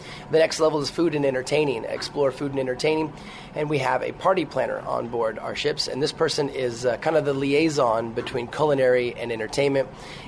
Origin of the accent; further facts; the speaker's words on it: Portland, Oregon, United States; Portland, Oregon.